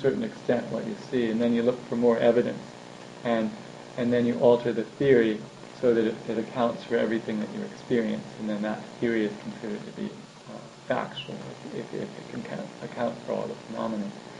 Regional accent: New York, United States; I'm actually originally from New York. It was very amazing to me to come here the first time.

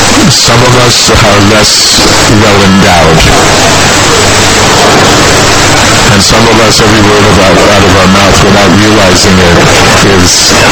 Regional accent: Mathura, Uttar Pradesh, India; You say it, because I'm from Mathura, they won't believe me.

